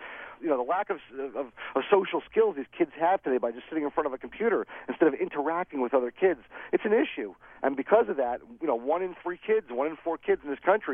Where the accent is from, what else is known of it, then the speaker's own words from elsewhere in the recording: New York City, New York, United States; There's a lot of great things that come out of, you know, growing up in New York City, like two-hand touch.